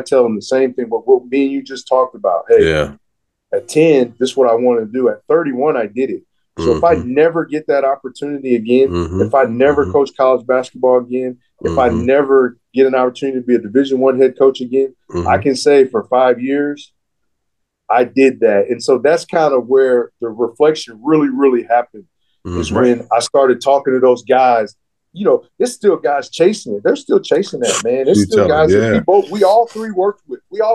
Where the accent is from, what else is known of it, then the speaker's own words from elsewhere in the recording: St. Louis, Missouri, United States; And I grew up in St. Louis, so Missouri was always the school.